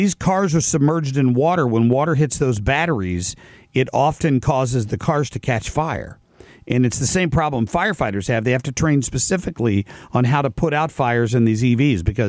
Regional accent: Middletown, Ohio, United States; I mean, I grew up in Middletown, Ohio, where J.D. Vance grew up. I knew the area where he grew up.

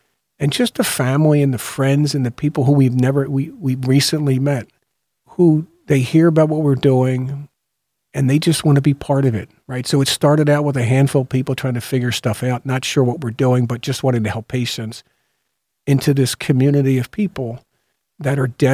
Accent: Philadelphia, Pennsylvania, United States; We grew up in Northeast Philadelphia. I'm one of 6. Mom called us her 6 wonderful kids. But mom was born in Ireland on a farm, and she came here in her late teens.

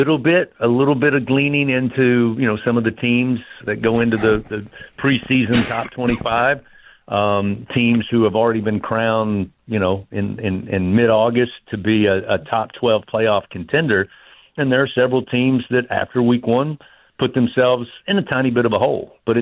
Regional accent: Kentucky, United States; And Tony Franklin's a name I knew growing up in the Commonwealth of Kentucky.

